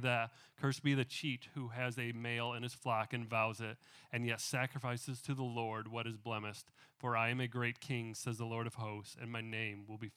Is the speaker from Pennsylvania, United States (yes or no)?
no; Michigan, United States; now in Texas, United States; I am new to town, new to the state. I came from Michigan, came down here to Texas